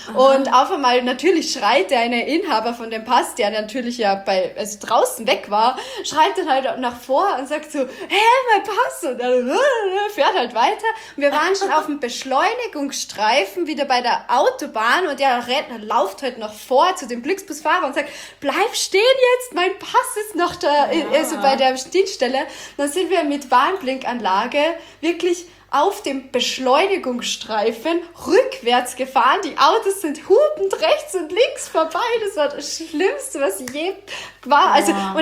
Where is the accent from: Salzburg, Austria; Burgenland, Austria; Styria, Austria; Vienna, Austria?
Salzburg, Austria; Also ich komme aus Salzburg und muss immer über die Grenze nach München fahren.